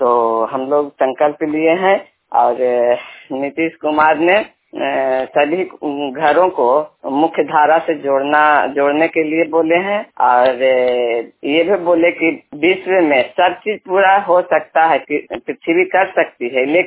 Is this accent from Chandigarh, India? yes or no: no; Harnaut, Bihar, India; कल्याण बीघा की रहने वाली हूँ … और हरनौत प्रखंड नालंदा जिला की हूँ।